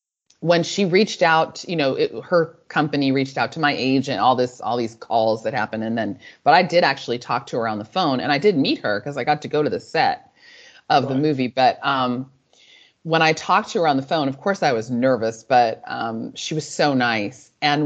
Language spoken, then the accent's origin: English; Washington, D.C. area, United States; born there; moved away as an adult; also born or lived in Chicago; now in Houston, United States; So for context, I wasn't born here. I was born right outside of Washington, D.C. Mm-hmm. And then I went to college in Chicago.